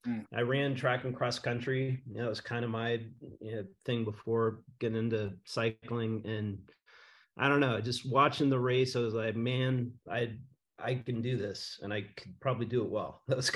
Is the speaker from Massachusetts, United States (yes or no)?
no; Indianapolis, Indiana, United States; I grew up in Indianapolis, Indiana, went to North Central